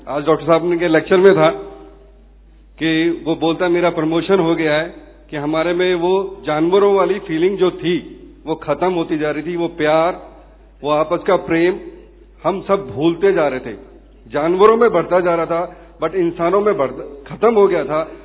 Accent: Delhi, India; मैं दिल्ली से हूँ

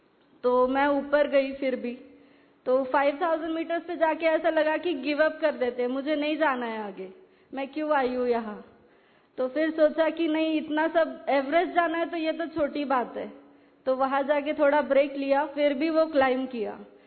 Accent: Maharashtra, India; मैं महाराष्ट्र से हूँ।

